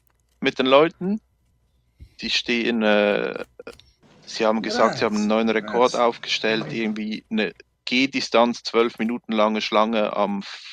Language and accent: German; Windisch, Aargau, Switzerland; bin aus der Schweiz, wie man hört